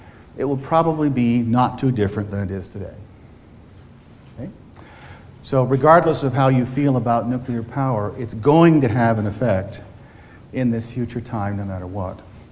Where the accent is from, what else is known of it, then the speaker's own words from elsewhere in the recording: California, United States; but near my hometown in California, definitely.